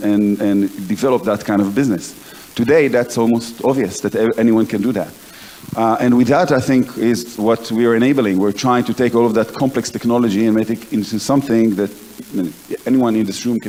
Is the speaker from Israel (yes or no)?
yes; Tel Aviv, Tel Aviv District, Israel; I grew up in Tel Aviv. I did an extended military service as a naval officer.